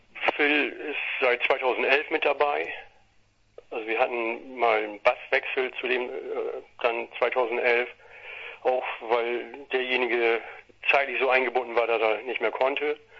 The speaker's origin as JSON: {"language": "German", "town": "Wilhelmshaven", "region": "Lower Saxony", "country": "Germany", "tie": "born there", "said": "Wir kommen eigentlich gebürtig alle aus Wilhelmshaven. Das ist hier oben am Jadebusen."}